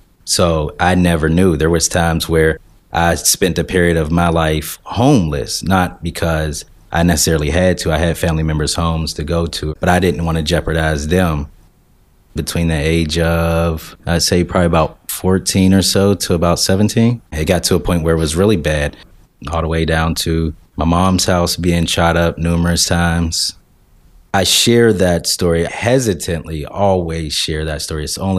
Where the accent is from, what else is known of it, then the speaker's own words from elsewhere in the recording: Wilkinsburg, Pennsylvania, United States; also born or lived in Penn Hills; I was born in Penn Hills. I grew up in Wilkinsburg. I attended Wilkinsburg High School. Graduated in 1999.